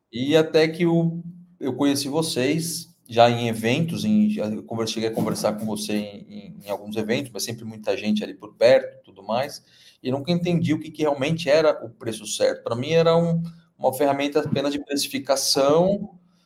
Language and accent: Portuguese; Itu, São Paulo, Brazil; eu sou do interior de São Paulo, de Itu